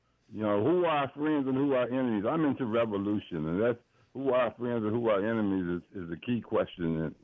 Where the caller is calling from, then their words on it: Fort Washington, Maryland, United States; I'm calling from Fort Washington, Maryland.